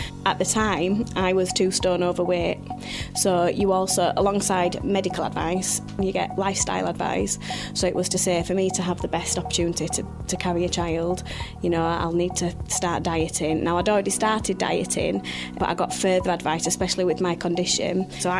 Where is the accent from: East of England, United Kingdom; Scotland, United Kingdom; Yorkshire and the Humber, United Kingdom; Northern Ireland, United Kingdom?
Yorkshire and the Humber, United Kingdom; Leeds; So we're both from Leeds.